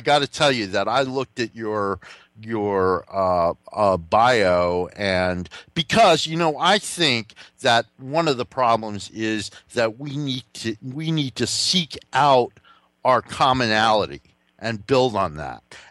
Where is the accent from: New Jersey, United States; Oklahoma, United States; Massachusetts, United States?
New Jersey, United States; I'm originally from New Jersey, and I think Chris Christie is another guy that seems to appeal to a lot of people.